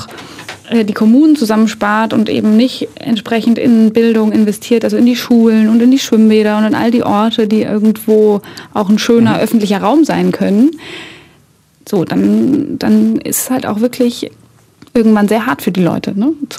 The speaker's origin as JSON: {"language": "German", "town": "Dresden", "region": "Saxony", "country": "Germany", "tie": "born there", "said": "Ich bin ja in Dresden geboren."}